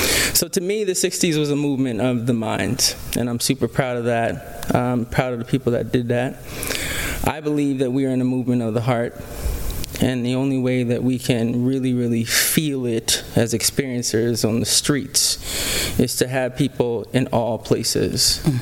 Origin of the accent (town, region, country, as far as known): Harlem, New York, United States; born or raised there